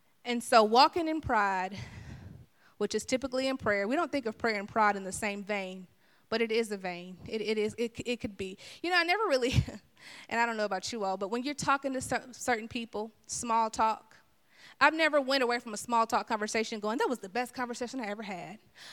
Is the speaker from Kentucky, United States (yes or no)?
no; Mississippi, United States; You know, I'm country. You know, I grew up in Mississippi. And I say a lot of y'alls. I got some slang in me, you know.